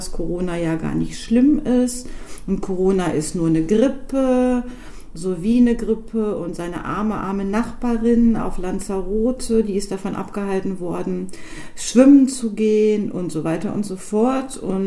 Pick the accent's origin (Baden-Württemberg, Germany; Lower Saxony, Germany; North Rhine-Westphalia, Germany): North Rhine-Westphalia, Germany; born there; ich bin gebürtig aus Nordrhein-Westfalen.